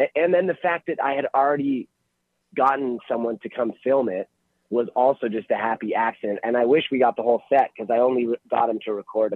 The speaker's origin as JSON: {"language": "English", "town": "Toronto", "region": "Ontario", "country": "Canada", "tie": "born or raised there", "said": "because I've born and raised in Toronto and grew up all over the place."}